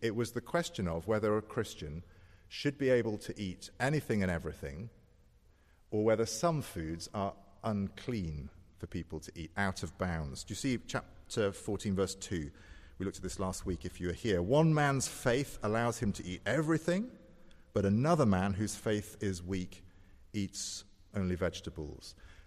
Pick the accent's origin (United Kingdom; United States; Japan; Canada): United Kingdom; Okay, I was 20. She was in her 80s. I'm British. She was Greek.